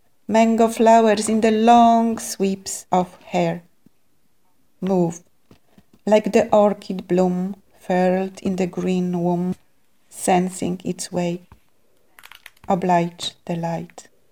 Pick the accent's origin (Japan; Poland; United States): Poland; growing up in Poland in school at that time, poetry was very prominent.